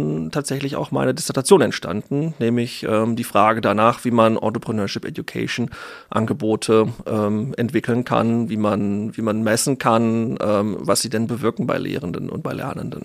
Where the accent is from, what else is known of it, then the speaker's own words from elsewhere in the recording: North Rhine-Westphalia, Germany; now in Dortmund, Germany; Tatsächlich komme ich aus Ostwestfalen.